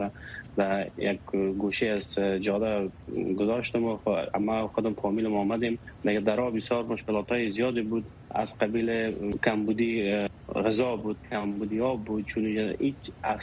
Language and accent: Persian; Afghanistan; moved away; also born or lived in Ukraine; از افغانستان آمدیم اوکراین که یک زندگی صلح داشته باشیم.